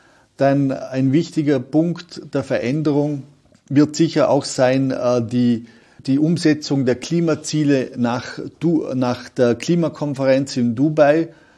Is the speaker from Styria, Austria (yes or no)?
no; Vorarlberg, Austria; oder bei uns in Vorarlberg war es das der Provikar Karl Lampert